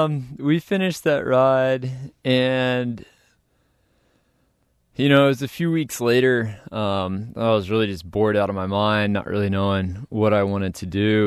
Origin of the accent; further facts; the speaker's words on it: Texas, United States; I'm from Texas, and in Texas we don't really have a lot of access. It's about 96% private land.